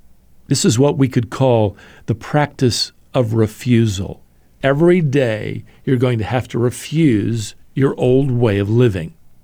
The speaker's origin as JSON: {"language": "English", "town": "Norfolk", "region": "Virginia", "country": "United States", "tie": "born or raised there", "said": "I remember as a little boy listening one Sunday to a guest speaker at the church where I grew up there in Norfolk, Virginia."}